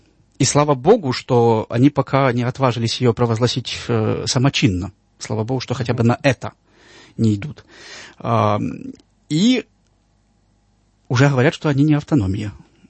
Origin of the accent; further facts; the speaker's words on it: Galicia, Ukraine; Есть Украина западная, и эта западная Украина тоже очень неоднородная. То есть Галичина, откуда я родом.